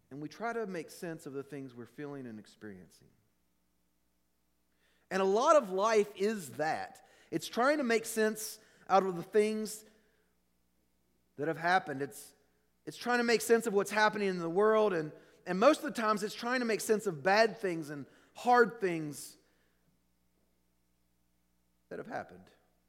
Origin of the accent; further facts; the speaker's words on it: the South, United States; I'm from the South.